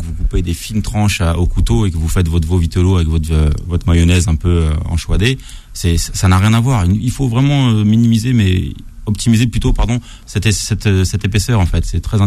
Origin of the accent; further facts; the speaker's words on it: Paris, Île-de-France, France; Dans certains restaurants, sur Paris en tout cas, parce que je suis de Paris